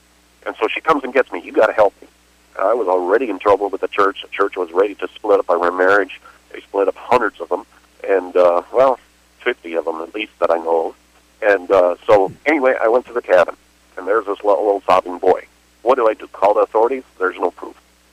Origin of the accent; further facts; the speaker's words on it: Hinckley, Minnesota, United States; also born or lived in Spooner, Wisconsin; now in Kenosha, United States; I grew up in Hinckley, Minnesota. I moved eventually down to the cities and then back up to Spooner, Wisconsin. That's where I spent quite a bit of time.